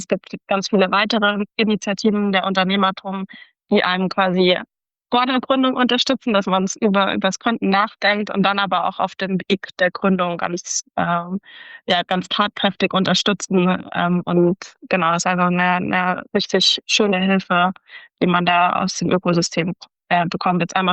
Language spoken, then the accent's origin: German; Munich, Bavaria, Germany; Ich bin Münchnerin, deswegen bin ich vielleicht auch ein bisschen gebiased in meiner Antwort